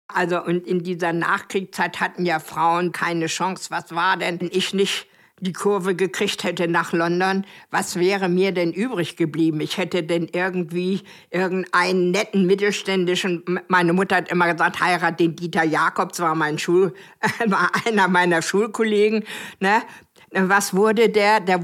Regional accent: Lüneburg, Lower Saxony, Germany; also born or lived in Wrocław, Poland; Also ich bin in Breslau geboren

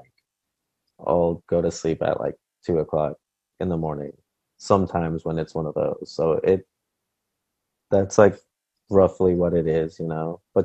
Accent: Guatemala; I'm excited that I've been working hands-on with this DIY collective in my home country of Guatemala.

